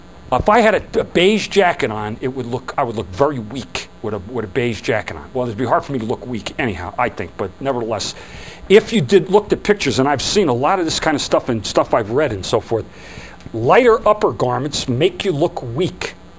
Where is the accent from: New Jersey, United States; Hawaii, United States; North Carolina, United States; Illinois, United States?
New Jersey, United States; I'm from Jersey.